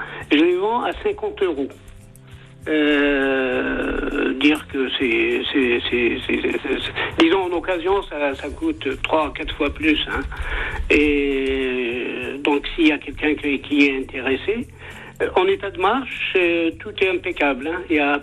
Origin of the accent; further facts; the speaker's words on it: Bondy, Île-de-France, France; Moi, je suis de Bondy